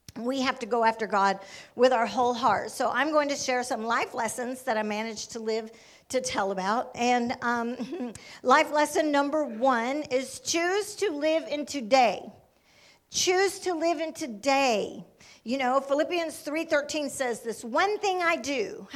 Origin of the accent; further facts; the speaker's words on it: Sylacauga, Alabama, United States; also born or lived in Birmingham; I was raised in Sylacauga